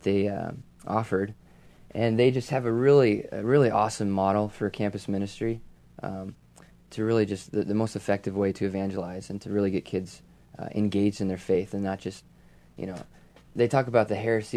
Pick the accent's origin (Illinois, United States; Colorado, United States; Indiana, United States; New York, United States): Illinois, United States; Charleston; So I grew up in Charleston, and I went to school at Eastern Illinois, graduated there with exercise science.